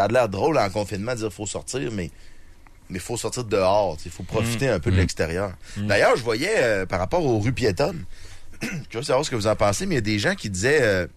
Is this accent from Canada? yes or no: yes; Lévis, Quebec, Canada; Nous autres, moi, je viens de Lévis, puis à Lévis, il y a des bacs à compost.